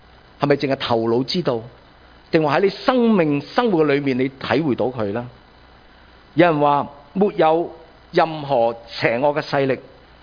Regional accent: Hong Kong; 但我知道上帝带领住我哋香港人嘅历史，带领住我哋嘅人生。

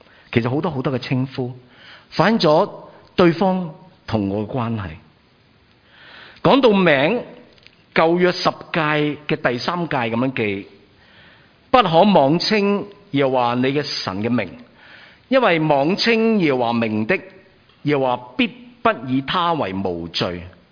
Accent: China; 我们中国人很明白的，

